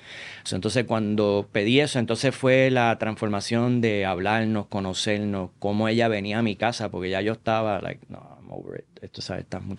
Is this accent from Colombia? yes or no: no; Puerto Rico; Mucha gente está con prisa, mucha gente no sale de su zip code. Yo vengo de ahí cerquita de Isabela